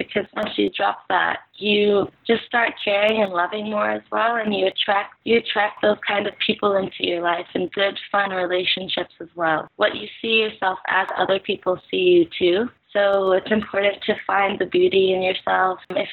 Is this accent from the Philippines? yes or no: yes; Philippines; accent: Filipino; English is a second language; Obviously, it's from Philippines. My accent wasn't English.